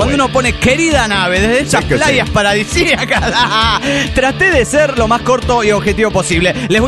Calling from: La Plata, Buenos Aires Province, Argentina; de La Plata, Argentina.

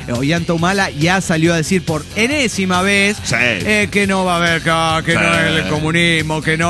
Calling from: Dallas, Texas, United States; de Dallas, Texas.

